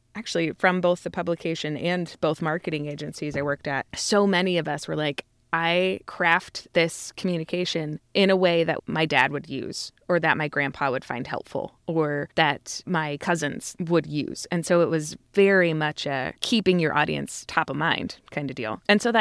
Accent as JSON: {"language": "English", "region": "Indiana", "country": "United States", "tie": "born or raised there", "said": "And I grew up in Indiana on a small farm"}